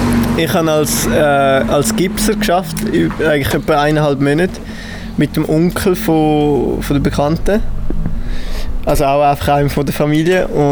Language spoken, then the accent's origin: German; Switzerland; wo als Schweizer hätte man die vielleicht noch gerne